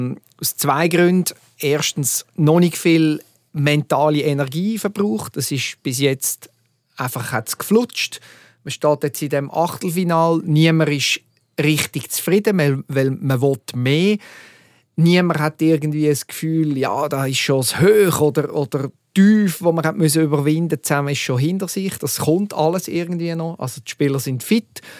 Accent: Switzerland; Man weiss als Schweizer

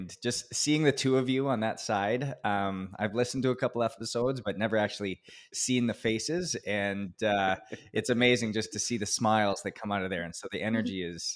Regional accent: Canada; I was born and raised in Canada, and I grew up playing hockey just like every other kid

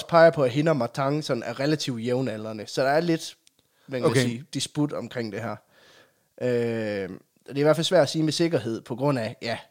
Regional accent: Aulum, Central Denmark Region, Denmark; Derude i Aulum, hvor jeg kommer fra, der siger man jo...

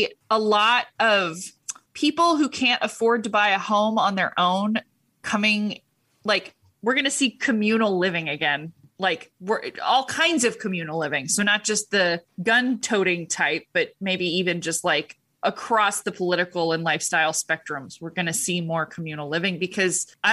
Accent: Huntington Beach, California, United States; Which I can relate to because I was raised in Huntington Beach. Everybody in Huntington Beach is like that.

